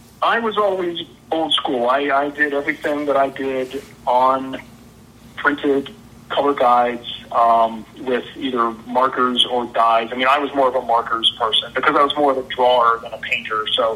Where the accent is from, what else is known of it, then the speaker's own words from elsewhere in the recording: Pennsylvania, United States; And Ron, I actually knew from before Marvel because we're both from Western PA.